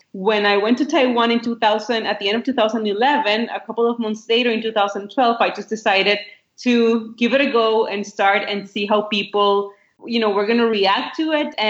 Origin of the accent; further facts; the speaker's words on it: Nicaragua; I'm from Nicaragua. For those of you who might not know where Nicaragua is, because I know it's sometimes it's hard. It's in Central America.